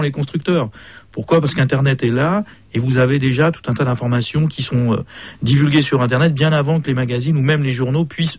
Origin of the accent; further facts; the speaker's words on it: Romandy, Switzerland; ce qui se passe chez nous en Suisse romande